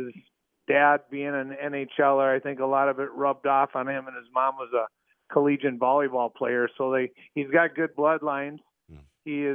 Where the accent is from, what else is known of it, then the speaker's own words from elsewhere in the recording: Willmar, Minnesota, United States; I grew up in Wilmer, and we never really had a chance to go to the state tournament.